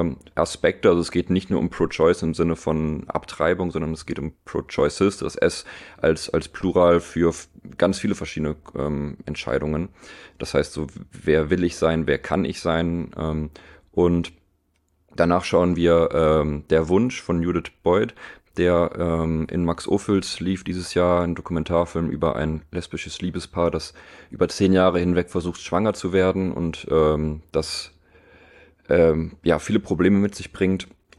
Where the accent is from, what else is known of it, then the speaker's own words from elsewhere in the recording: Aachen, North Rhine-Westphalia, Germany; was mir als Aachener ja sehr, sehr nahe steht